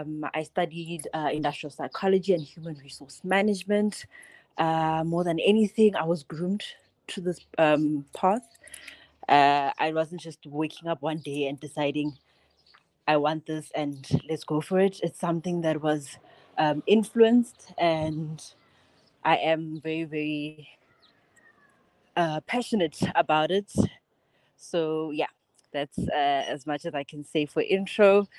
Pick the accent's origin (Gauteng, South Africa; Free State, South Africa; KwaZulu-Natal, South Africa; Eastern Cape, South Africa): Gauteng, South Africa; Johannesburg; Born and raised in Johannesburg, from the south right through to the east. I am 23 years old of age.